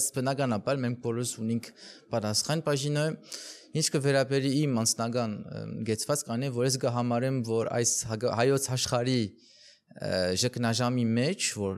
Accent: Portugal; ես արևելք ապրած եմ, բայց արևմուտք ծնած եմ, Պորտուգալ մեծած եմ

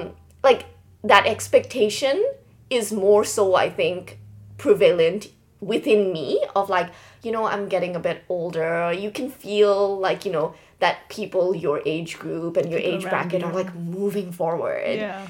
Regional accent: Malaysia; also born or lived in Bangladesh; I'm from Bangladesh, but I grew up in Malaysia, which is a Southeast Asian country.

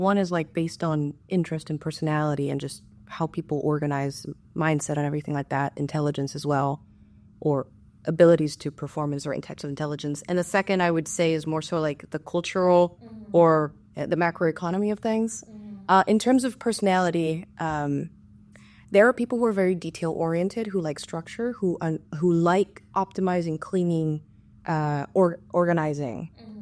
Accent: United States; born there; I'm half American, half Hispanic, in the sense that I was born here in the U.S., but my parents are from Spain and Venezuela.

